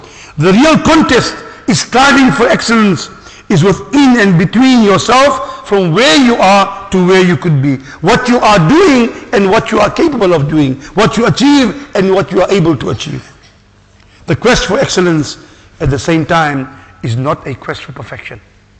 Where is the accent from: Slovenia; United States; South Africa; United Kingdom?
South Africa; Freiburg; They are from my area, I'm from Freiburg, we are neighbors